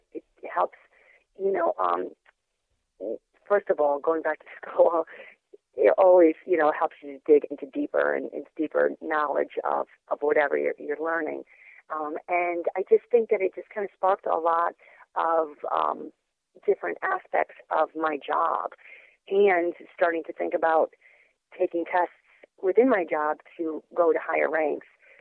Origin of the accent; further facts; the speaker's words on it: Naugatuck, Connecticut, United States; now in Greenwich, United States; I grew up in Naugatuck, not very far from Post. I currently live in Greenwich, Connecticut, where I've lived for the past 12 years.